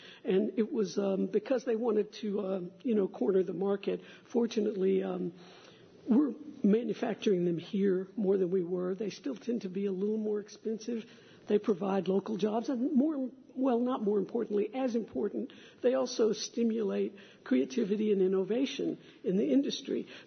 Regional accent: Texas, United States; Okay, I'm from Texas. Y'all make fun of the fact that, you know, we still want to retain the right to secede

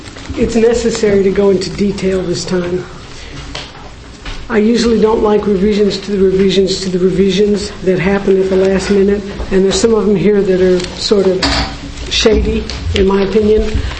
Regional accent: Texas, United States; I'm from Texas, where I've seen things ravaged.

